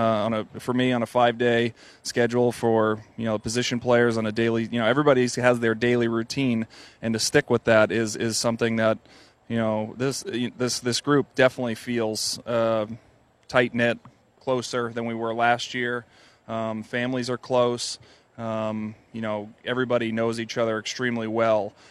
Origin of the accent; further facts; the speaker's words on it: Massachusetts, United States; now in Los Angeles, United States; I can remember, you know, growing up in Massachusetts going to the Red Sox games